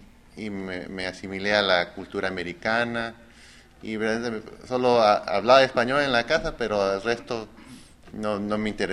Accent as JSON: {"language": "Spanish", "country": "Peru", "tie": "born there", "moved": "yes", "said": "se casó en mi país natal, en Perú, y me invitó a ir al matrimonio. Fue la primera vez que regreso a Perú en 27 años. Y regresar ahí al país donde nací"}